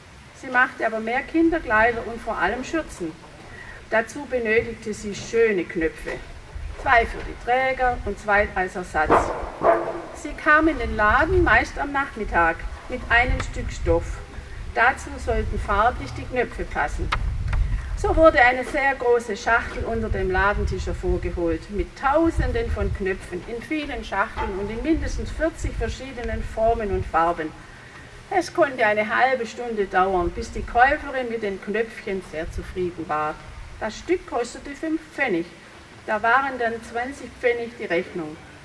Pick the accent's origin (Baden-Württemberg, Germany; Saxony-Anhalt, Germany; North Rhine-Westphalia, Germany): Baden-Württemberg, Germany; Sontheim; born there; Also ich bin auf der Schwäbischen Alb geboren, in dem Sontheimer Dorf.